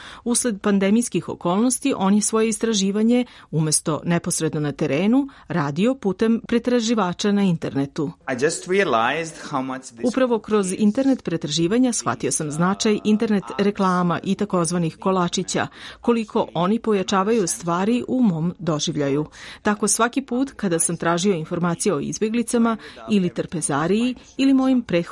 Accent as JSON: {"language": "Serbian", "country": "Greece", "said": "Očigledno ja sam iz Grčke"}